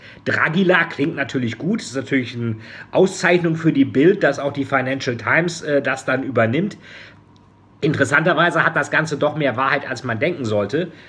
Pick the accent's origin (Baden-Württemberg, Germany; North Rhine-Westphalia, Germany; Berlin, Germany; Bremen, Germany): Bremen, Germany; Oder wie sagten es die Bremer Kaufleute in meiner Heimatstadt Bremen